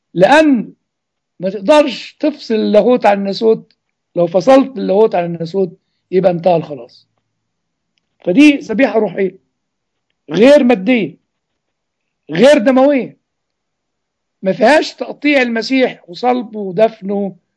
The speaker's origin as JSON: {"language": "Arabic", "country": "Egypt"}